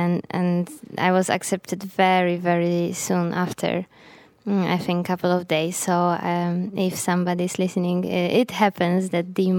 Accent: Gdańsk, Pomeranian Voivodeship, Poland; English is a second language; During my high school years, and Gdańsk, my hometown, was a very good base for it.

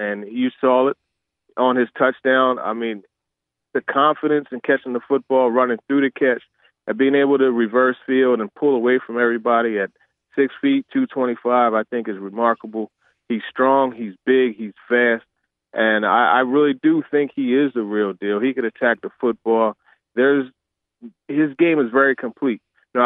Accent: Philadelphia, Pennsylvania, United States; now in Nashville, United States; I'm originally from Philly, you know, so it's a little bit different here than up there, but, you know, make it work.

